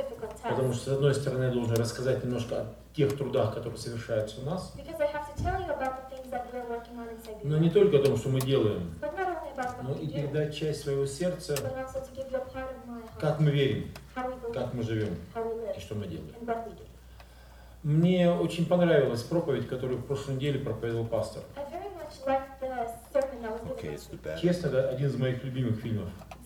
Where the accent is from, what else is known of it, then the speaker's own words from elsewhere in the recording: Siberia, Russia; Мы из Сибири.